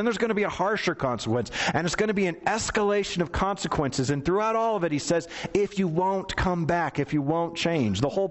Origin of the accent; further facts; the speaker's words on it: United States; because I'm an American citizen.